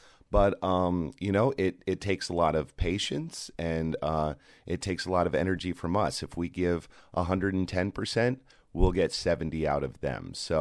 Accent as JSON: {"language": "English", "town": "Denver", "region": "Colorado", "country": "United States", "lives_now": "New York, United States", "said": "I am a New York transplant as well, originally from Denver, Colorado. I moved to New York after college at the University of Northern Colorado. And I've been in New York for the past 7 years."}